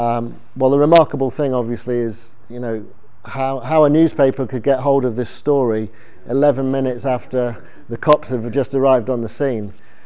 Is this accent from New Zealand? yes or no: no; United Kingdom; moved away as an adult; I'm British. I moved here 4 years ago